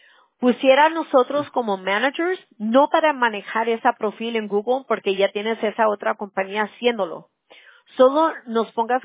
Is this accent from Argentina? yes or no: no; California, United States; now in Anaheim, United States; yo soy de Orange County también, yo vivo en Anaheim.